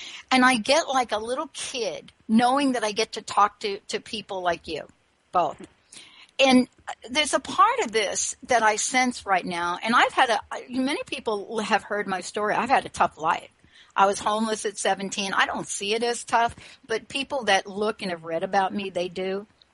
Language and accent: English; New York, United States; you know, I'm from New York.